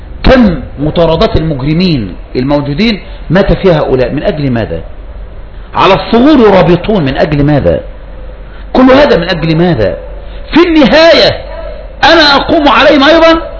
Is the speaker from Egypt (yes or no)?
yes; Egypt; بالذات احنا كالمصريين، احنا مصريين عاطفين على الاخر